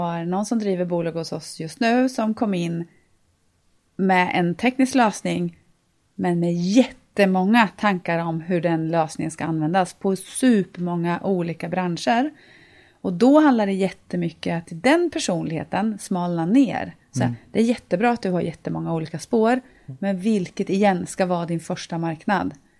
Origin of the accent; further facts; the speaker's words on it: Linköping, Östergötland, Sweden; är född och uppvuxen här i Linköping.